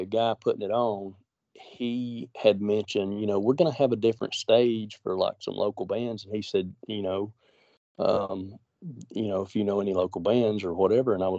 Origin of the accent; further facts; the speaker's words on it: Georgia, United States; Yeah, I grew up in Georgia.